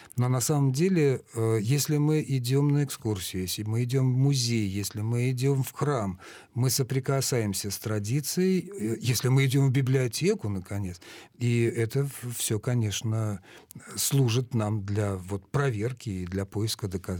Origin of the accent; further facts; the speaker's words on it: Saint Petersburg, Russia; я родился и вырос в Ленинграде, ныне Петербурге.